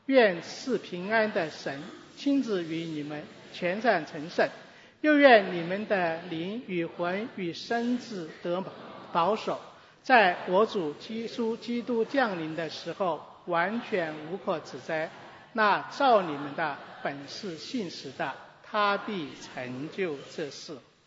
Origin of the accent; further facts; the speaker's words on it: China; 比如说我们中国人呢喜欢滚烫的热茶，那美国人呢喜欢冰凉的水。